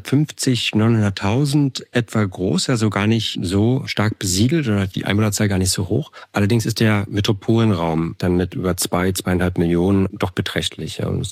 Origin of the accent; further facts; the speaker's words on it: Berlin, Germany; now in Valencia, Spain; Berliner bin ich tatsächlich auch aufgewachsen und habe dort auch angefangen zu studieren Stadt- und Regionalplanung. Und im Rahmen meines Studiums hat es mich für ein Erasmus-Jahr nach Madrid, nach Spanien verschlagen.